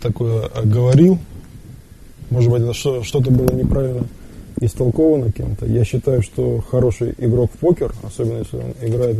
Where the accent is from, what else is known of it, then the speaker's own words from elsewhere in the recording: Arkhangelsk, Arkhangelsk Oblast, Russia; Я родом из города Архангельска, это на северо-западе России.